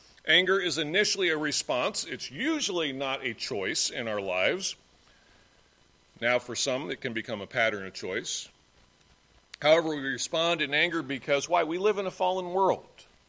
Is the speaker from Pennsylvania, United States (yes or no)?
no; Indiana, United States; I grew up in schools in Indiana. We had Ten Commandments.